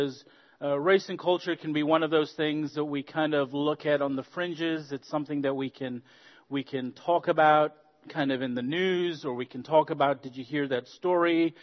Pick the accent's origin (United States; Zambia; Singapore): Zambia; I promise you I am from Africa. I was born and raised in Zambia in South Central Africa. My mom is South African. My dad is Zambian.